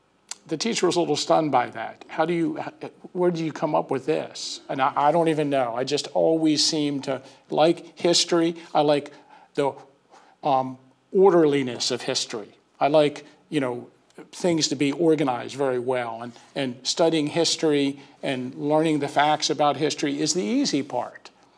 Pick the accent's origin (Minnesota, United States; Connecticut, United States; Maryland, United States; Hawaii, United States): Maryland, United States; Baltimore; also born or lived in Northern Carroll County, Maryland; Well, I'm from Baltimore. And when I think I was about 12, and I'm sure like many families that live, you know, near the city, my dad decided to move to the country. So we moved to Northern Carroll County